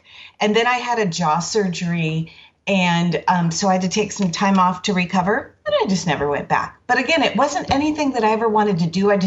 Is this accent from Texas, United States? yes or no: no; La Mirada, California, United States; Oh, I grew up in La Mirada.